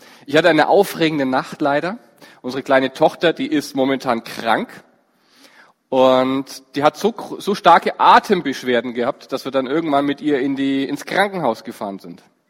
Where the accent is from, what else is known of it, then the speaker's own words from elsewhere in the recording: Forchheim, Bavaria, Germany; Ich bin eigentlich aus Franken. Ja. Ich bin der Franke aus Forchheim.